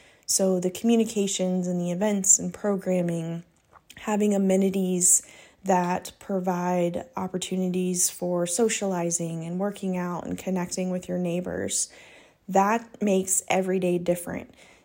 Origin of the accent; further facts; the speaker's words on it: Durham, North Carolina, United States; now in Charlotte area, United States; I grew up in the Durham and Chapel Hill area of the Triangle, and I currently live in the greater Charlotte area, actually in South Carolina.